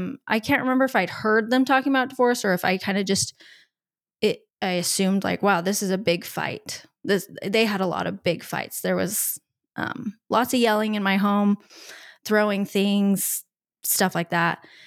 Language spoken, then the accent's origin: English; Utah, United States; born there; I was born here in Utah.